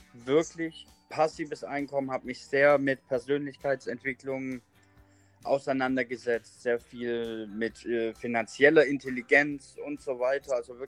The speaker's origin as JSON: {"language": "German", "town": "Stuttgart", "region": "Baden-Württemberg", "country": "Germany", "said": "27 Jahre jung, komme aus Stuttgart."}